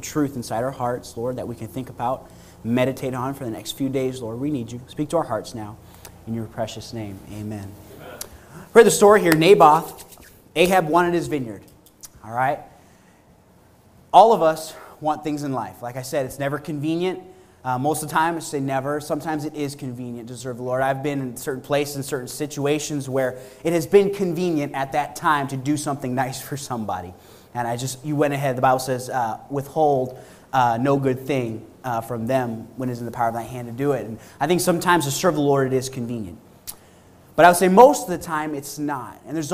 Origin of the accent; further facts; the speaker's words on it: Canada; because I'm from Canada, and Tim Hortons is the way to go.